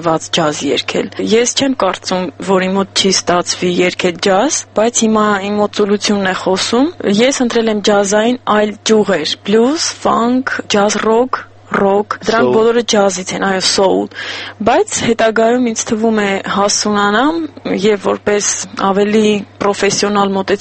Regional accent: Vanadzor, Lori, Armenia; born there; ծնունդով Հայաստանից եմ, իմ հայրական կողմը Թբիլիսը հայեր են, մայրական կողմս Մշեցի, բայց ես ծնվել եմ քաղաք Վանաձորում, գիրովական։

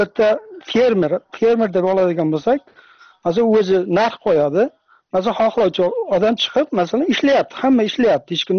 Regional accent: Tajikistan; Uzbek is a second language; men O'zbekistondan emasman, Tojikistondanman.

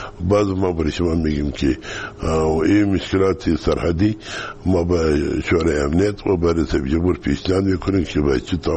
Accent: Kandahar, Afghanistan; ما از کندهار هستیم.

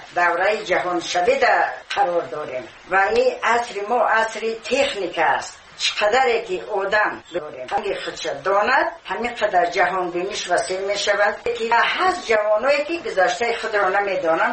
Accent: Tajikistan; بعد میگفتن که من تاجیکم از تاجیکستان

